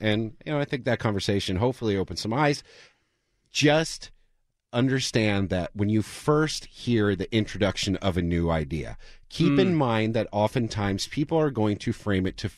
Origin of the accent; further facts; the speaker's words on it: Philadelphia, Pennsylvania, United States; Well, I watched. I'm from the Philly area.